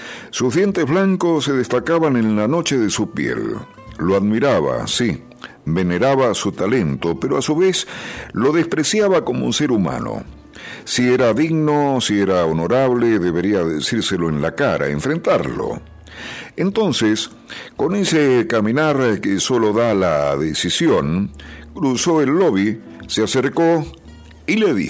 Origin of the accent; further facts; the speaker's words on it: Argentina; Soy argentino, pero no quiero ser argentinista.